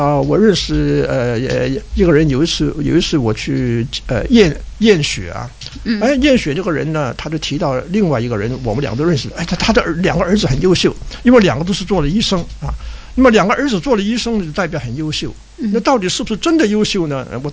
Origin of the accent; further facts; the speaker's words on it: Hong Kong; 其实那因为我在香港长大了，我以前在香港讲过的